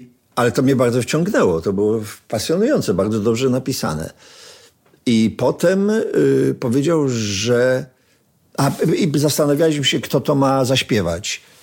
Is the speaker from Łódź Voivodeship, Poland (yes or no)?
no; Sosnowiec, Silesian Voivodeship, Poland; Łączy nas to, że jesteśmy chłopcami z Sosnowca.